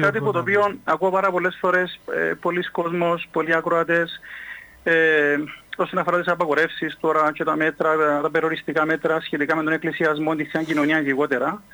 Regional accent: Paralimni, Famagusta District, Cyprus; είμαι από το Παραλίμνη.

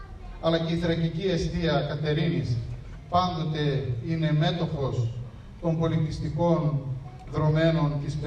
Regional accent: Central Macedonia, Greece; εγώ που έρχομαι από την Κεντρική Μακεδονία, από την Πιερία συγκεκριμένα

